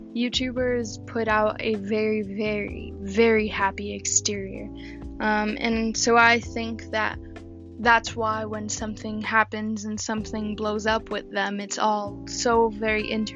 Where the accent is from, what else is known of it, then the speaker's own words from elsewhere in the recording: New York City, New York, United States; my being in New York City, my experiences as a New Yorker